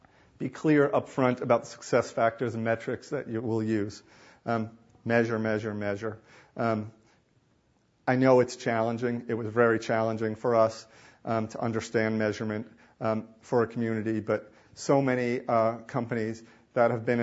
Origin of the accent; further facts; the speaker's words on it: New York, United States; I'm being a New Yorker and talking too fast, probably.